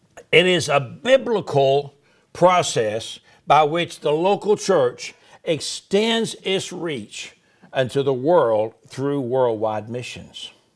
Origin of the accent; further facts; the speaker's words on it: the South, United States; Okay, I'm from the South, okay? Everybody's ma'am.